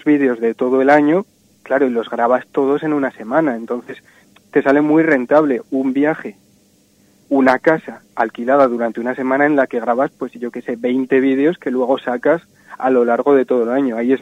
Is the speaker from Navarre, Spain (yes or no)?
yes; Navarre, Spain; no sé si lo voy a decir bien porque soy de Navarra